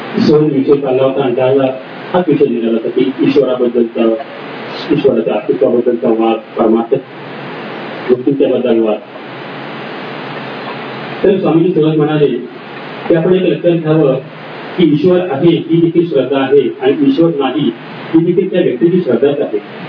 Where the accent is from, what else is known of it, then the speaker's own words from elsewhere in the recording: Kolhapur, Maharashtra, India; माझं बालपण माझं शालेय शिक्षण कोल्हापूर इथे गेलं.